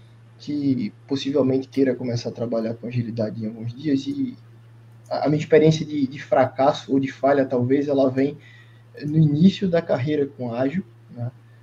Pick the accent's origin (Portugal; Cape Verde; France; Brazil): Brazil; Pernambuco; moved away as an adult; eu sou pernambucano, que estou no Amazonas já há cerca de 10 anos aproximadamente